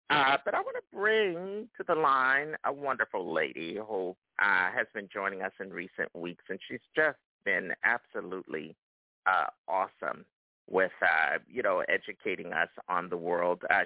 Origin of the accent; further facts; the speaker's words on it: Philadelphia, Pennsylvania, United States; now in New York, United States; I am one of those transplanted New Yorkers. I come from Philly. But what I always tell folks, Philadelphia, and particularly in the part of Philly I grew up in, which was North Philadelphia, it looks a lot like Brooklyn.